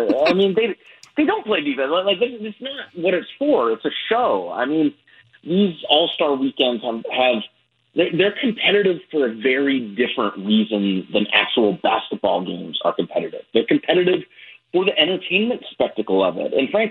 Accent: Pittsburgh, Pennsylvania, United States; Like, it's not like I grew up in Florida. I'm from Pittsburgh, Pennsylvania.

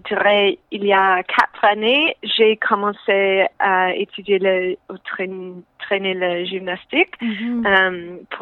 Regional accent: Langley, British Columbia, Canada; Non, je viens de la Colombie-Britannique, mm-hmm. mais j'ai grandi à une ville qui s'appelle Langley.

